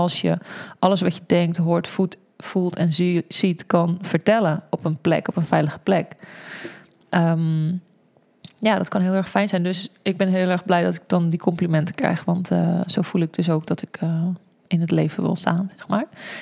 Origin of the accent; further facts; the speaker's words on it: Egmond aan Zee, North Holland, Netherlands; Ik woon in Alkmaar. Ik kom uit Egmond aan Zee. Daar ben ik opgegroeid.